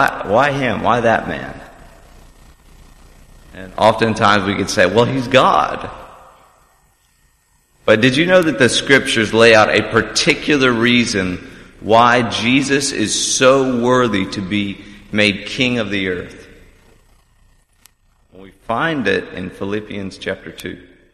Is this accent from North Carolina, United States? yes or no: yes; North Carolina, United States; Can you guess where I'm from by my accent? Close. Yeah, North Carolina. North Carolina, the home of pulled pork barbecue and all kinds of stuff.